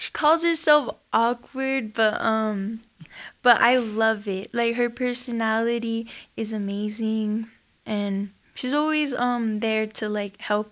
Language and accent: English; United States; Yes, I'm Native American.